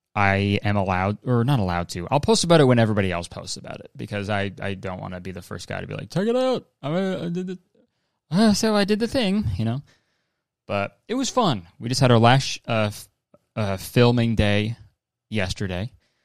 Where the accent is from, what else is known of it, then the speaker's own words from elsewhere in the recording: Canada; If I'm saying like I'm doing a show in my hometown in Canada, and someone's like, come on down to Columbus, I'll be there.